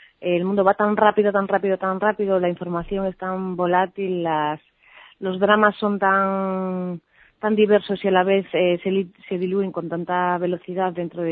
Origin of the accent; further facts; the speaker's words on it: Cedeira, Galicia, Spain; que es un poco, que es el resumen que yo hago a mi, una canción que hago a mi tierra